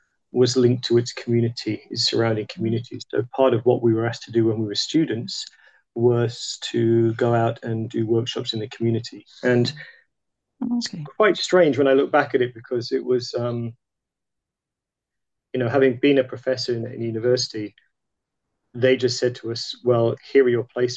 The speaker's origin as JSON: {"language": "English", "region": "England", "country": "United Kingdom", "moved": "as an adult", "lives_now": "Belgrade, Serbia", "said": "I'm from England originally, and I've been now based in Serbia for nearly 20 years. So I live in Belgrade in Serbia."}